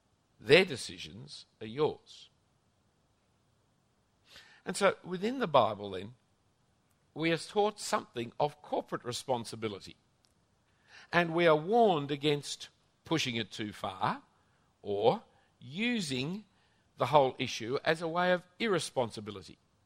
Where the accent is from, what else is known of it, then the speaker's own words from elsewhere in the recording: Australia; You can't enjoy the privilege of being an Australian without also being ashamed of what Australia has done.